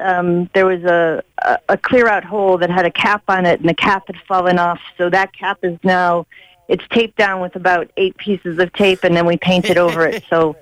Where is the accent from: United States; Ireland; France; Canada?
Ireland; Cork, Munster; I'm from Cork, yeah. I live in Cork.